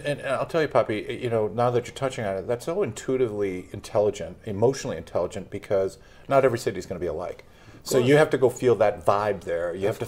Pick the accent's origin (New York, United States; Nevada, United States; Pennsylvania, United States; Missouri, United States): Nevada, United States; Las Vegas; Well, because they knew I was from Vegas. I came in from Vegas to Miami.